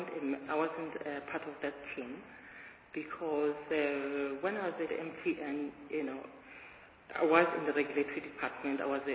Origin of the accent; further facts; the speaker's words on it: Mokopane, Limpopo, South Africa; born and raised in Limpopo, Mokopane, historically called Peter's school day